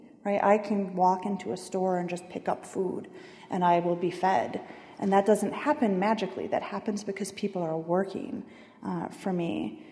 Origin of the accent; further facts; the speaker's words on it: Michigan, United States; A, I'm from Michigan, so I was excited to get to go to Detroit.